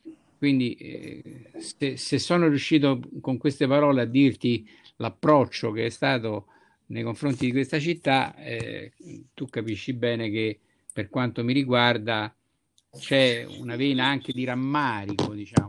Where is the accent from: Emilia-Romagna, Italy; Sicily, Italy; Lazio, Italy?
Lazio, Italy; Rome; now in Viterbo, Italy; mi sono sentito da romano quale sono da tantissimo tempo, io sono romano da tantissime generazioni, mi sono sentito anche abbastanza a mio agio venendo a vivere in questa città